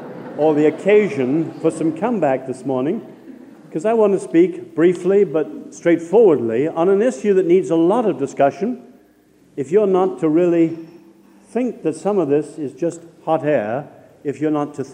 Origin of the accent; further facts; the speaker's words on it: England, United Kingdom; accent: English; with my English accent, I could talk for 20 minutes before people realize I'm saying nothing.